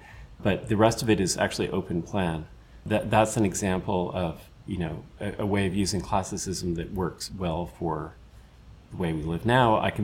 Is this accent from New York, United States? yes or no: yes; New York City, New York, United States; So, as a New Yorker, I think it's fair to say there are some buildings that are monuments that are wonderful